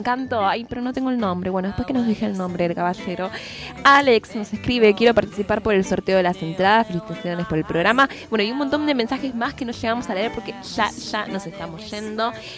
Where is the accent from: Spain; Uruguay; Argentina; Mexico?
Argentina; Buenos Aires; Yo también soy de Villa Crespo.